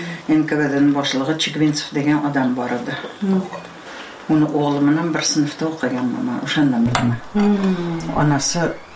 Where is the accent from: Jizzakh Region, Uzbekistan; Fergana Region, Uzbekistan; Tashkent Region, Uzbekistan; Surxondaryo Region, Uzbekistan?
Tashkent Region, Uzbekistan; Piskent; Men shu yerlarda tug'ilganman da.